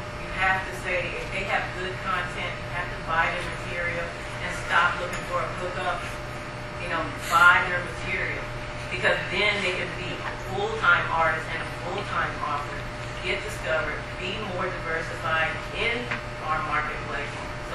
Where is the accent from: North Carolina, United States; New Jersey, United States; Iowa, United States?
North Carolina, United States; Robin and I have been coming to the con for 5 years. We're from North Carolina.